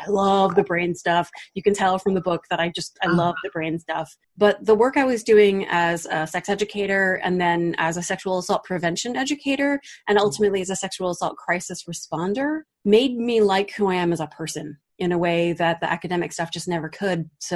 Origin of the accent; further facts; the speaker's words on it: Delaware, United States; I went to University of Delaware, born and raised in Delaware, and I was a big nerd